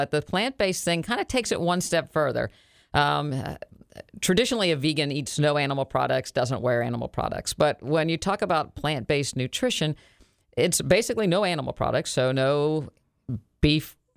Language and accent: English; Morgantown, West Virginia, United States; Yes, I grew up in Morgantown, West Virginia.